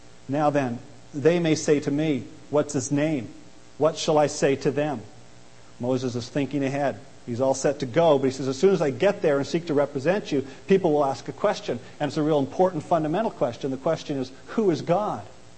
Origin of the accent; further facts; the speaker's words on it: London, United Kingdom; and I'm a Londoner